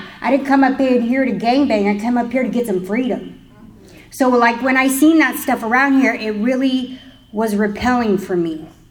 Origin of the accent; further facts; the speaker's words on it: California, United States; So I'm from California, delayed flights, all that fun stuff to get here